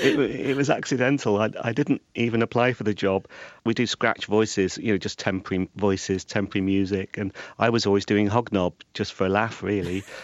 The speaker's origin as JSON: {"language": "English", "town": "Preston", "region": "North West England", "country": "United Kingdom", "tie": "born or raised there", "said": "My hometown is Preston, which the local team is Preston North End."}